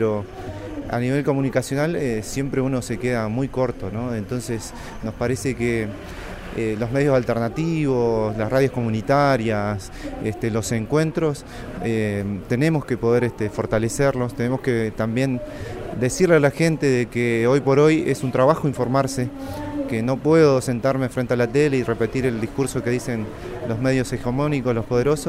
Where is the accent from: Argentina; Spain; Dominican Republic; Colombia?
Argentina; Bariloche, Río Negro; soy mapuche acá de Bariloche